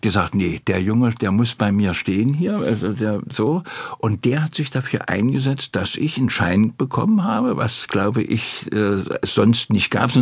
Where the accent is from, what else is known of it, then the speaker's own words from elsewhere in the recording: Halle, Saxony-Anhalt, Germany; Und ich komme ja aus Halle